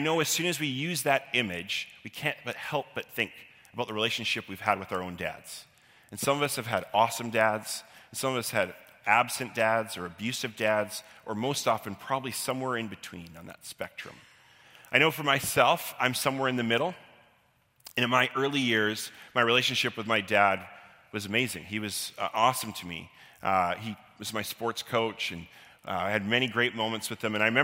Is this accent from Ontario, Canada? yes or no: no; Victoria, British Columbia, Canada; I grew up in Victoria.